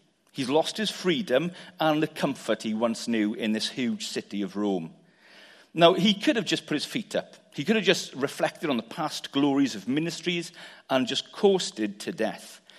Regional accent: Abergavenny, Wales, United Kingdom; also born or lived in Cardiff; I'm from Abergavenny, and I used to live in Cardiff.

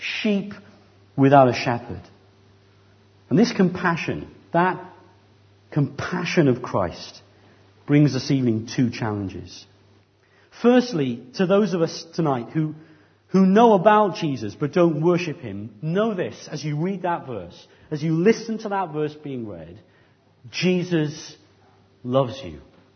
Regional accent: Abergavenny, Wales, United Kingdom; I remember I grew up in Abergavenny, a small town about 30 miles or so from here.

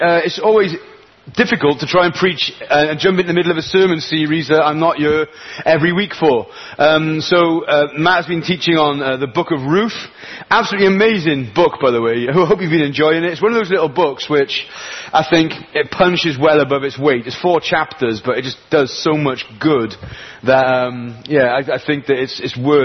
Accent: Wales, United Kingdom; because I'm a Welshman, so my emotions do this.

